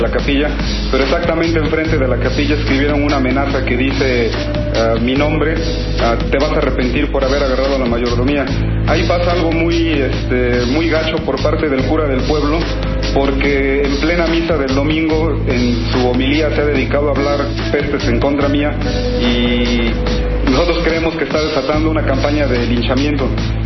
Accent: Huitzilpec, Puebla, Mexico; Nosotros somos originarios de la Mixteca Poblana, de un lugar que se llama Huitzilpec.

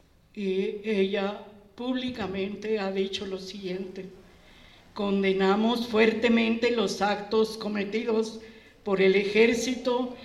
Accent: Mexico; sino como mexicanos tenemos que actuar

